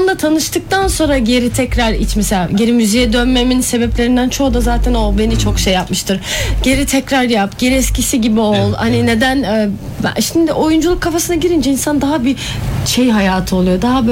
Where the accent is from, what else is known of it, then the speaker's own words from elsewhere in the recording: Brussels, Brussels-Capital Region, Belgium; Brüksel'de de çıkmayı hiç sevmiyorum. Çünkü hani böyle sürekli, sonuçta orada doğdum büyüdüm yer.